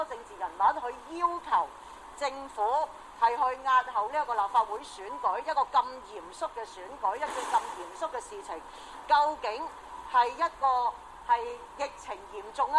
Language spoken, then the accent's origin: Cantonese; Hong Kong; 咁我諗呢一個咧，作為香港人咧，都見得好清楚啦。